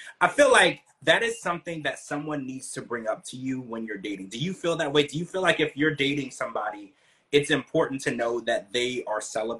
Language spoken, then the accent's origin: English; Louisiana, United States; You know, I grew up in Louisiana, so there was a lot of witchcraft and voodoo and stuff